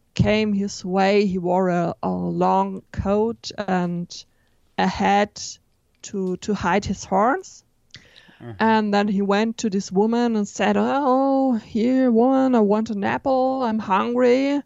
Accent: Baden-Württemberg, Germany; this is not very far away from Stuttgart. It's about 20 kilometers, and he was never seen in my hometown again.

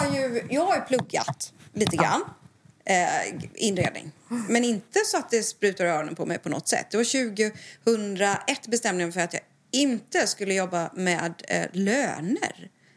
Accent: Huskvarna, Jönköping County, Sweden; now in Stockholm, Sweden; jag flyttade till Stockholm. Jag är från Huskvarna då, va? Jag är ju från Småland.

